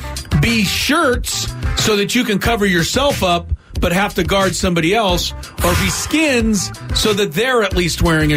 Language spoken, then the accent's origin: English; Los Angeles, California, United States; My dad had to put up with a young person growing up in Los Angeles who he took to a Rams game for the first time.